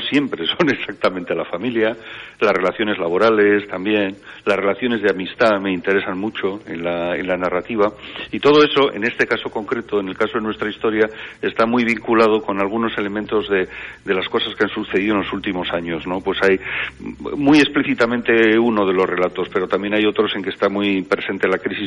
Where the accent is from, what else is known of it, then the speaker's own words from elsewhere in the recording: Bilbao, Basque Country, Spain; Yo soy de Bilbao y, vamos, yo creo que para Bilbao Castro es un poco como estar en casa